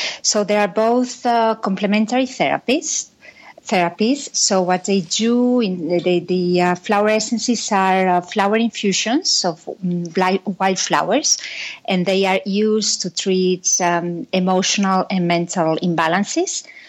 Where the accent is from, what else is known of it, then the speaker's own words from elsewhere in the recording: Madrid, Community of Madrid, Spain; English is a second language; I'm from Madrid originally, you know, a Spanish family, all my family is in Spain.